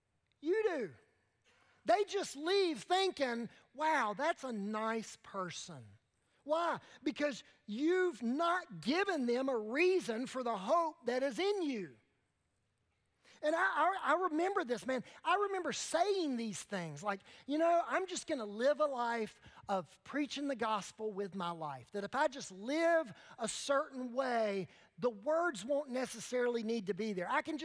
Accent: Wilmington, North Carolina, United States; But I grew up fishing with my grandpa, my papa, and actually my granddaddy. And we would go all over, I'm from Wilmington. We'd spend all kinds of times in creeks and out on the sounds of Wrightsville Beach and those areas.

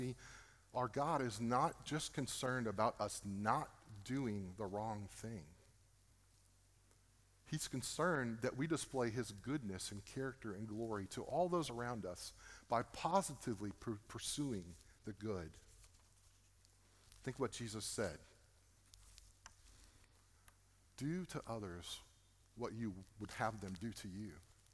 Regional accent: Floresville, Texas, United States; I grew up out in Floresville, and I didn't grow up in Floresville. I grew up outside of town.

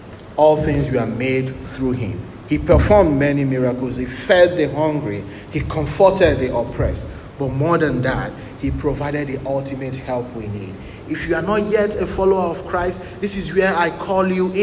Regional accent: Nigeria; I love even to sing my traditional songs more. I'm a Nigerian.

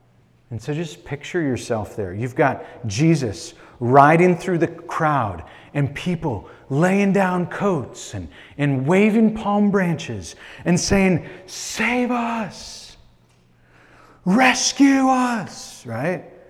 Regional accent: Green Bay, Wisconsin, United States; The end of this month, you all know that I'm from Green Bay. I'm going back to Green Bay at the end of this month.

